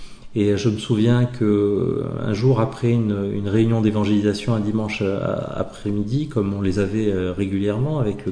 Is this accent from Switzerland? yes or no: no; Hauts-de-France, France; je suis issu du nord de la France, j'ai grandi dans les corons, dans les maisons rouges, hein, à briques rouges.